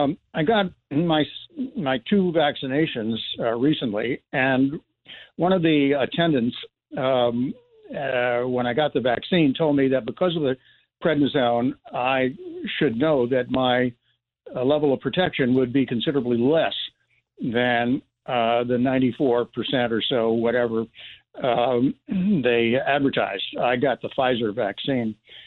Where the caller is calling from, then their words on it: Canaan, New Hampshire, United States; In New Hampshire.